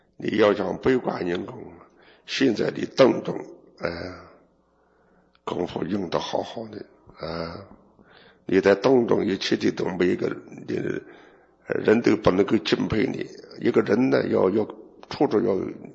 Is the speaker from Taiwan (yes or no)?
yes; Taiwan; 我们台湾人呢还没有出家，也走出家